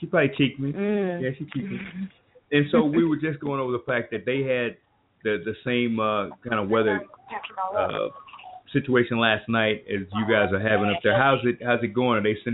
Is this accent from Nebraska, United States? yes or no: no; Mosier Valley, Texas, United States; growing up where we grew up out there in Mosier Valley, and a lot of people don't know anything about